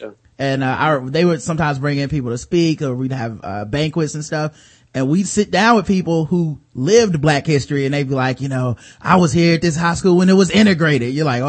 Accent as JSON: {"language": "English", "town": "Charlotte", "region": "North Carolina", "country": "United States", "tie": "born or raised there", "said": "Yeah, I grew up in Charlotte."}